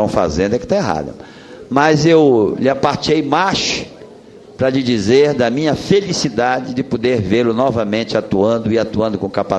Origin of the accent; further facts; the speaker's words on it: Soure, Pará, Brazil; born there; na cidade de Soure, onde eu nasci